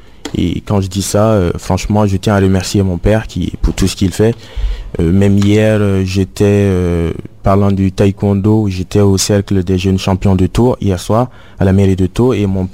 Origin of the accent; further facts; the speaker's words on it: Burkina Faso; Je suis d'origine africaine, je viens du Burkina Faso, pays de l'Afrique de l'Ouest.